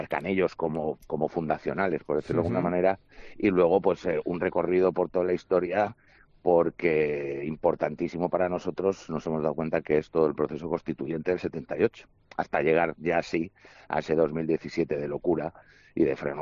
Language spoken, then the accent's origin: Spanish; Catalonia, Spain; moved away; Yo soy catalán. Yo marché de allí en el 93.